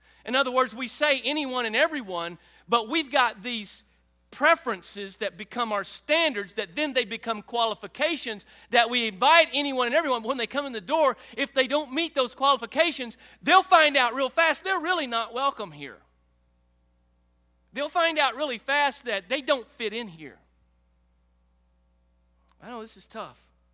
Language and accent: English; Rosebud, United States; growing up in Rosebud, when I moved to Oklahoma City area to go to college, the mid-80s